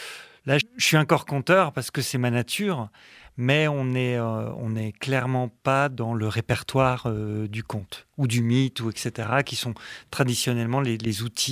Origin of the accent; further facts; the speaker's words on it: Grand Est, France; Moi, je suis alsacien.